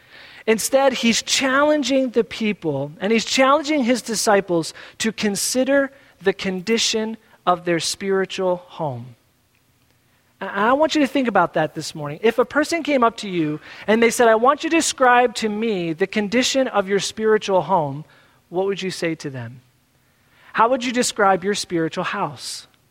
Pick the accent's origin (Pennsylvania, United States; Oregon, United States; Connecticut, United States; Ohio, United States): Pennsylvania, United States; Philadelphia; I grew up in South Philly and I can go out to the Midwest and you all know what I'm talking about, right?